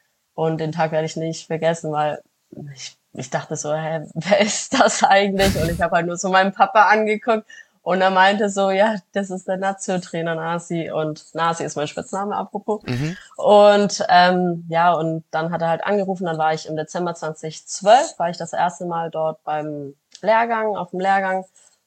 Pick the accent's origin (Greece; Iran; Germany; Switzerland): Greece; Komotini, Eastern Macedonia and Thrace; Ich komme aus Sedes und Komotini.